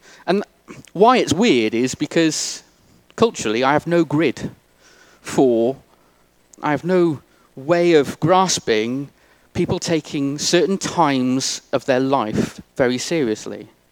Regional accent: Wales, United Kingdom; now in England; I don't have to stop being a Welsh guy who loves rugby and used to hate the English and is learning how to repent of that. I'm married to an English lady, I have three English children, and I'm stood here in England.

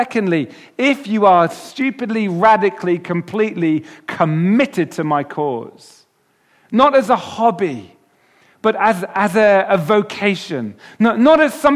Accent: East of England, United Kingdom; also born or lived in United States; I'm an immigrant. I was born in America. All the way through my school years … a few other things as well.

